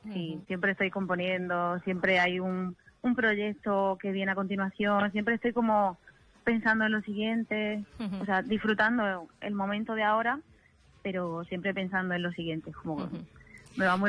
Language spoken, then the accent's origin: Spanish; Extremadura, Spain; muchos conciertos en Extremadura y estoy muy contenta porque he recibido mucho cariño de la gente de mi tierra